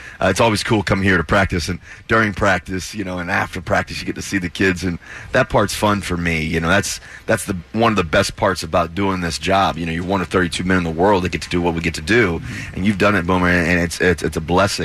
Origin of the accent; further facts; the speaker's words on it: Cincinnati, Ohio, United States; I grew up. I was born in Cincinnati, Ohio, 1988.